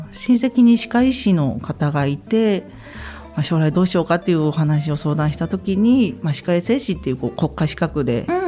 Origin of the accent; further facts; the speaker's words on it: Saitama, Japan; now in Hachinohe, Japan; 出身は埼玉出身で